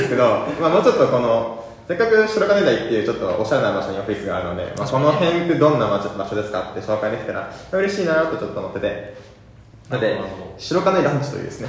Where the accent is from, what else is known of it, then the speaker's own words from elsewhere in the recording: Fukuoka, Japan; まあ、僕福岡出身なんですけど